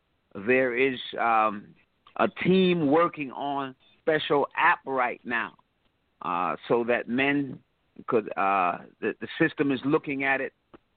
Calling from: Atlanta, Georgia, United States; It's a ministry here in Atlanta, Georgia, so I'm calling from Atlanta.

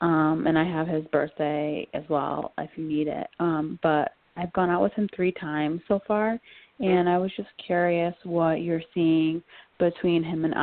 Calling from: Connecticut, United States; I'm calling from Connecticut

